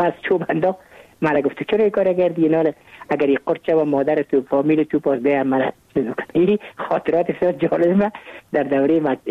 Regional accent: Kabul, Afghanistan; من متولد کابل هستم، در نایی اول کابل تولد شدیم.

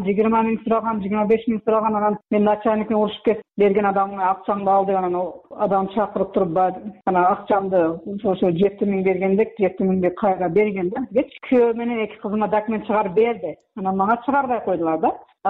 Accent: Jirgatol, Districts of Republican Subordination, Tajikistan; now in Kyrgyzstan; Тажикстандан келгенмин мен, ошол Жергетау районуна. Жарандык паспорт алыш керек кыргызстандыкка. Мен өзүм ошо арамана пул өскөнмүн. Бирок гражданство Тажикстандан алганмын да.

